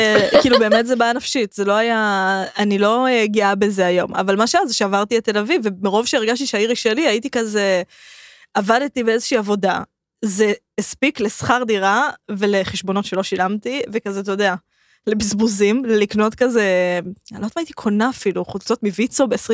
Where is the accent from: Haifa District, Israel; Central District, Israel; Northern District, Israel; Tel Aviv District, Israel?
Central District, Israel; Rishon LeZion; אני הקטנה מראשון